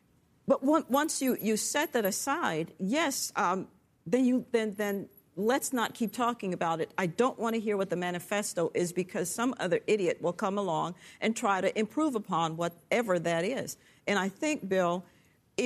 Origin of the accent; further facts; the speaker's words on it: Jamaica; I'm from Jamaica.